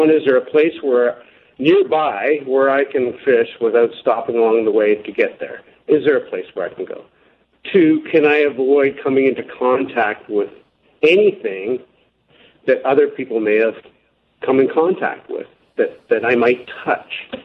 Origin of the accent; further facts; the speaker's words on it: Bracebridge, Ontario, Canada; We're from Bracebridge, and he still lives there.